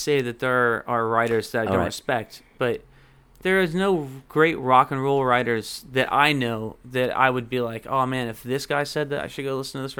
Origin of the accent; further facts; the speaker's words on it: Athens, Georgia, United States; It's this guy named Shil Patel out of Athens, Georgia, my hometown, actually, which is so awesome.